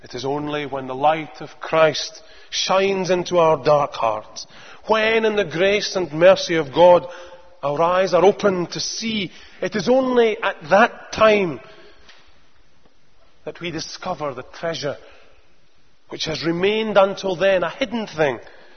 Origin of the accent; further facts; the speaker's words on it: Edinburgh, Scotland, United Kingdom; in my hometown in Edinburgh